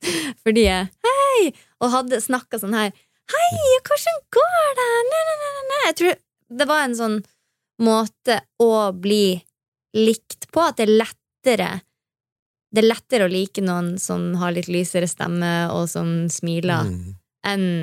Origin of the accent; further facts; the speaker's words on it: Northern Norway, Norway; accent: Northern Norwegian dialect; moved away; Det derfor jeg har holdt på dialekten min, selv om jeg har bodd lengre ut av Nord-Norge enn jeg var der.